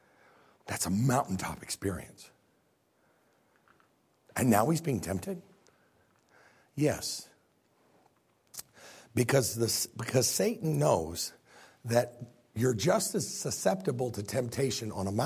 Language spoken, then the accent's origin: English; Chicago, Illinois, United States; Am I talking too fast? I am from Chicago.